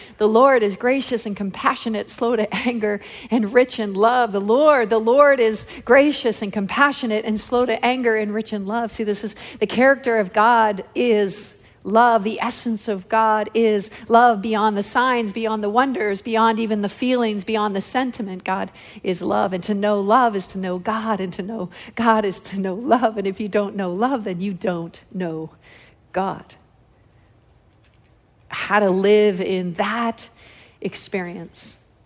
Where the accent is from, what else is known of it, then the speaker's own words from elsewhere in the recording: Canada; So I come all the way from Canada to ask you this.